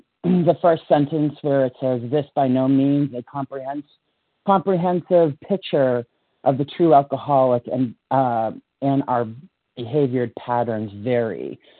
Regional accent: Portland, Maine, United States; I am from Portland, Maine.

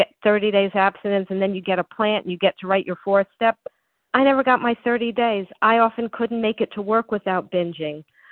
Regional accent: Florida, United States; now in North Carolina, United States; So I remember when I went to my first OA meetings growing up in Florida

